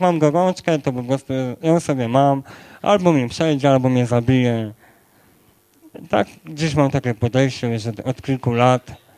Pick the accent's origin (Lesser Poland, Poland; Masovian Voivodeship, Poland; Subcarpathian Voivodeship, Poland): Subcarpathian Voivodeship, Poland; Sanok; Pojechaliśmy, słuchajcie, do mnie do domu. Ja pochodzę z Sanoka.